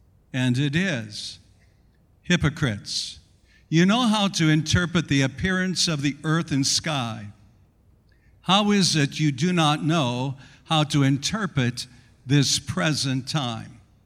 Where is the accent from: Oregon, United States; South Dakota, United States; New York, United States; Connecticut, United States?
South Dakota, United States; growing up in South Dakota, in a farming community where everyone was interested in the weather.